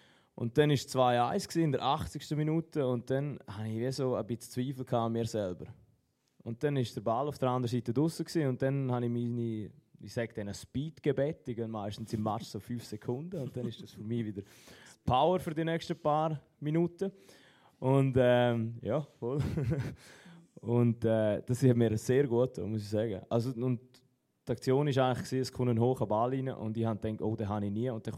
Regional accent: Switzerland; ich sage, als Schweizer 1-1.

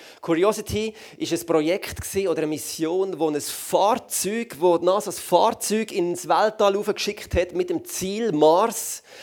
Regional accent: Basel, Switzerland; ich bin aus dem ICF Winterthur, aber ich bin ursprünglich aus der Region Basel.

